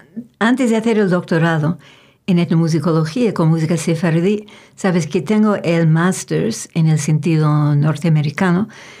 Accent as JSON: {"language": "Spanish", "town": "Montreal", "region": "Quebec", "country": "Canada", "lives_now": "Toronto, Canada", "said": "Soy de Montreal, pero llevo mucho tiempo en Toronto."}